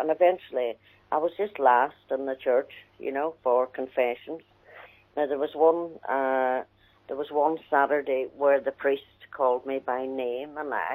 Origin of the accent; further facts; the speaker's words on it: Scotland, United Kingdom; accent: Scottish; now in Derry, United Kingdom; Scottish accent, you know, but as time went on, I just felt that I could get over people mocking me with my accent